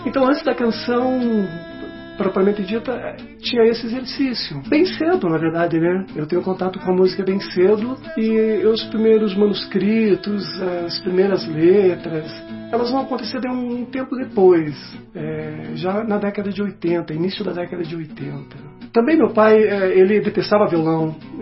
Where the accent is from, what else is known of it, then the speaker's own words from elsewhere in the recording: Cerne, Paraná, Brazil; born there; Cerne é um sítio, na verdade, a 38 quilômetros do centro de Curitiba. Era um distrito, um distrito de Campo Largo.